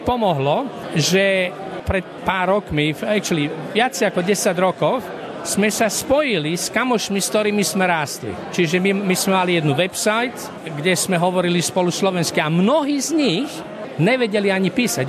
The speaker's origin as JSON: {"language": "Slovak", "town": "Bratislava", "region": "Bratislava Region", "country": "Slovakia", "tie": "born or raised there", "moved": "as an adult", "said": "ja som vyrástol v Bratislave"}